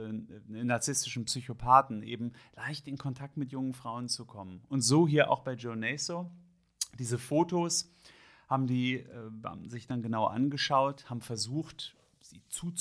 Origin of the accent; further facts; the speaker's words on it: Hamburg, Germany; weil ich ja sagte, ich bin aus Hamburg